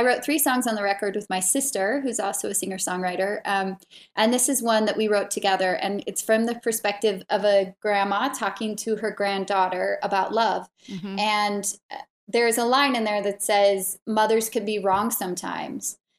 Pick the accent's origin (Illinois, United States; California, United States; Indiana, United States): California, United States; Santa Barbara; So we grew up in Santa Barbara and we were both in the same ballet school together.